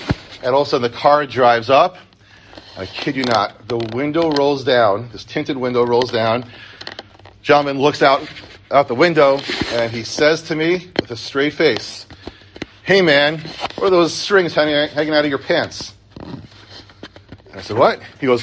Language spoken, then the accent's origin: English; Elizabeth, New Jersey, United States; I grew up in Elizabeth, and I was taking the train home from Midtown, from Penn Station.